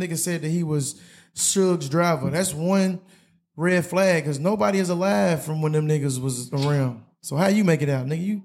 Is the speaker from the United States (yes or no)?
yes; Louisville, Kentucky, United States; We come from Louisville.